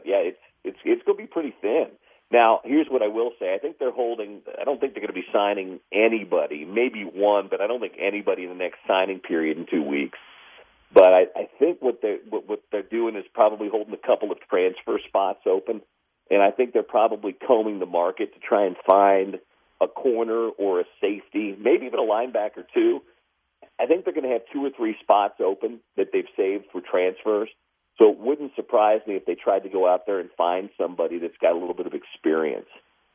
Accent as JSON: {"language": "English", "town": "Kansas City", "region": "Missouri", "country": "United States", "tie": "born or raised there", "said": "I grew up in Kansas City. We moved there when I was seven in 1977."}